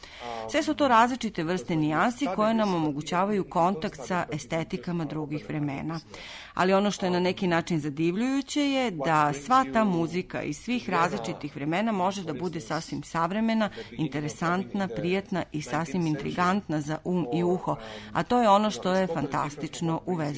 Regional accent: Austria; nama nije važno što je neko iz Crne Gore, a ja sam recimo iz Austrije, jer mi smo evropska braća.

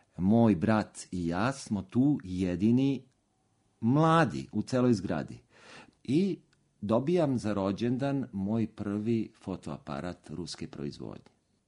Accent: Belgrade, Serbia; Ja sam odrastao na Konjarniku, u Šumicama. To je jedan novi deo Beograda koji je potpuno izgrađen 60. i 70. godina. Jedno moderno naselje sa svim ondašnjim komforom.

